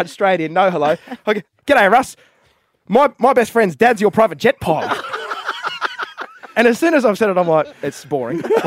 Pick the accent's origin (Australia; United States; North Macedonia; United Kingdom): Australia; South Australia; Like, just as an Aussie